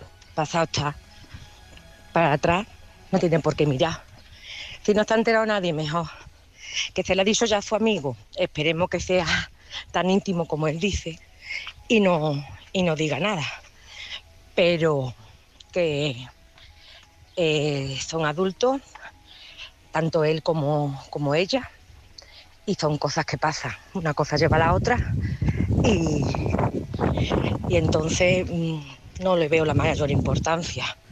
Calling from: Seville, Andalusia, Spain; de Sevilla.

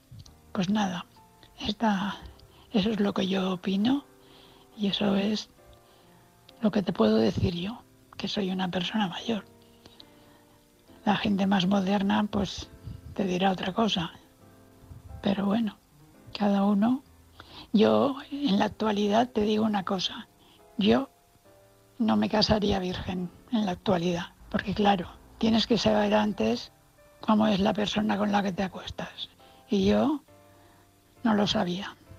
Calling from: Valencia, Valencian Community, Spain; de Valencia.

